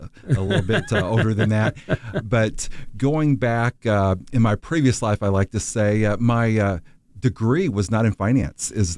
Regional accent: Missouri, United States; I'm originally from Missouri, Southeast Missouri, from a small farming community.

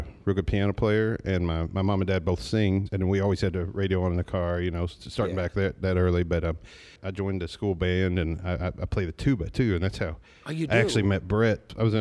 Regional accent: Kentucky, United States; also born or lived in Illinois / Chicago; No, I grew up in Kentucky at different times in my life. I've lived in Hazard. I've lived in Leslie County. I lived in London. I went back and forth between here and Illinois a few times, like mostly Southern Illinois.

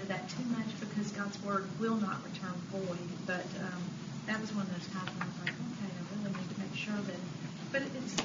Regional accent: East Coast, United States; I'm from the East Coast, and it's a little bit more challenging getting women speakers for retreats

